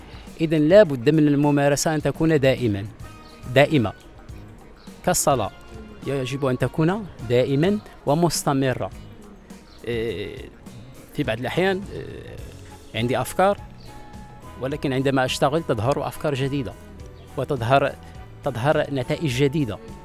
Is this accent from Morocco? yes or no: yes; Morocco; جميع ألوان التراب اللي احنا كمغاربة، المغاربة العلاقة ديالنا مع الأرض مع المحيط الطبيعي